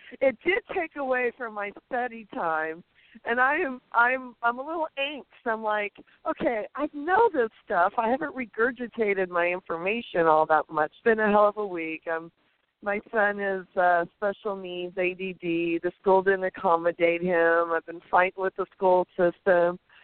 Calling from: Monterey, California, United States; Hi, my name is … I'm from Monterey.

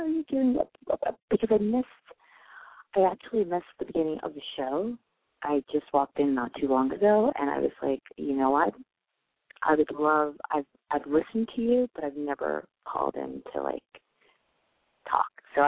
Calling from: New York, United States; I'm calling from New York.

